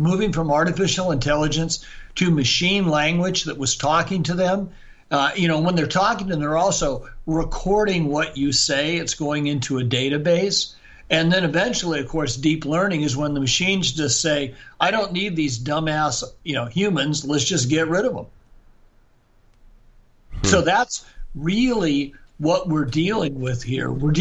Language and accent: English; California, United States; I grew up in Northern California, so maybe you missed that action, but.